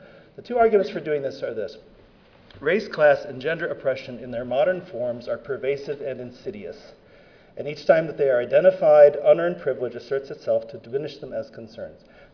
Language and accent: English; Lansing, Michigan, United States; I'm from Lansing, Michigan